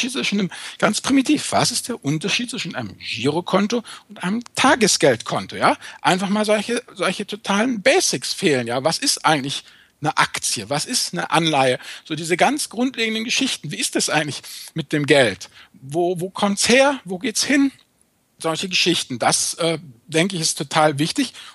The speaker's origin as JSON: {"language": "German", "region": "Rhineland", "country": "Germany", "said": "Außerdem bin ich ja Rheinländer. Du weißt ja, wir Rheinländer, ne?"}